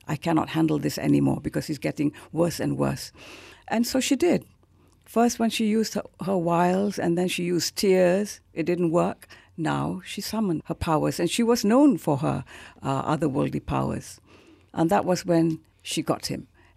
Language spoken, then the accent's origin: English; Kelantan, Malaysia; And I am from Kelantan, yes. And so I thought, why not work on something that is Kelantanese, something I know, I've grown up